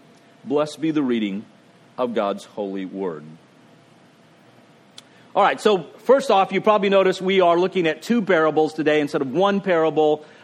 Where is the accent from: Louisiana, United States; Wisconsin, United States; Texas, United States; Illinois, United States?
Texas, United States; I don't know about you, but I grew up in Texas.